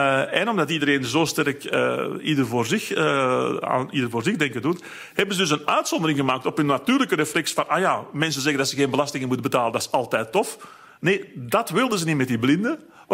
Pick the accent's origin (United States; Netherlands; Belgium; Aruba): Belgium; Flanders; zeker als Vlaming, denk ik, automatisch wel wat voelt